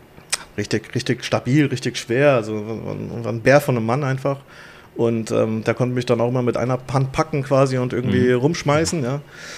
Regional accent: Kelsterbach, Hesse, Germany; also born or lived in Frankfurt; Also ich bin aufgewachsen in Kelsterbach, geboren in Frankfurt am Main.

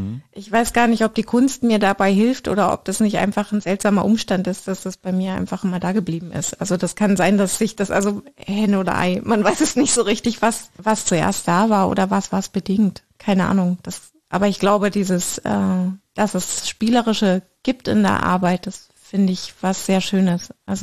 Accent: Dachau, Bavaria, Germany; born there; genau, ich bin in Dachau geboren.

